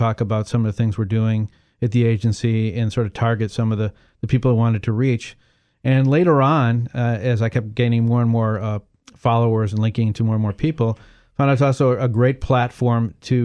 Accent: Chicago, Illinois, United States; And I'm originally from Chicago.

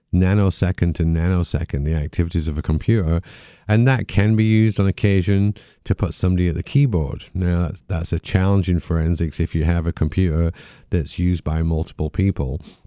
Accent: United Kingdom; now in United States; Well, you probably tell from my accent, I'm not from these shores. I was in at the start of computer forensics in the late 80s in the UK

